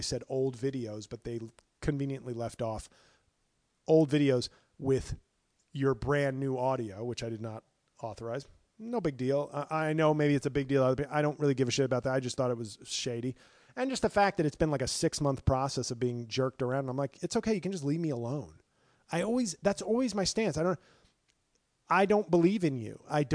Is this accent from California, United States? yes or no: no; New York, United States; I've always said I'm a born and bred New Yorker, but you know what? I think I am I'm probably a Midwesterner at heart.